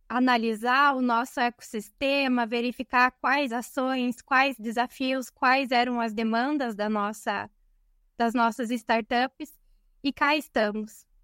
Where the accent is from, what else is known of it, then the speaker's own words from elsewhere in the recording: Santa Catarina, Brazil; sou catarinense, mas uma apaixonada pelo Oeste Paranaense.